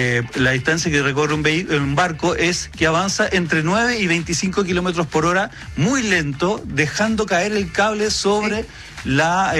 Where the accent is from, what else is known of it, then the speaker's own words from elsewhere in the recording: Chile; los servicios que nosotros consumimos como chilenos